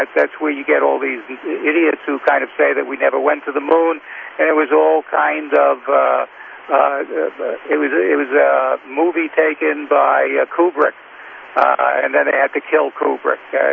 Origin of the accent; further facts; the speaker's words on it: Brooklyn, New York, United States; a guy who was born and brought up in Brooklyn. You know, my brain is kind of set to urban, not rural.